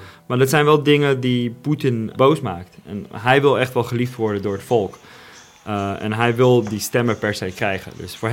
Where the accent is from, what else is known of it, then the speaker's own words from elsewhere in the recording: Russia; Ik speel graag voetbal in Moskou. Dus het is niet meer de Rusland waar ik ben opgegroeid, waar ik lang leefde.